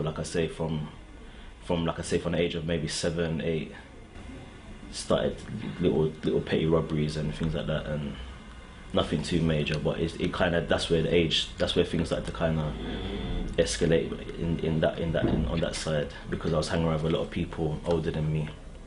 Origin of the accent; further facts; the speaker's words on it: London, United Kingdom; My mother is from South Africa and my dad is from Trinidad, and I was raised in between Tottenham and South London, Battersea. But I was born in Hammersmith Hospital.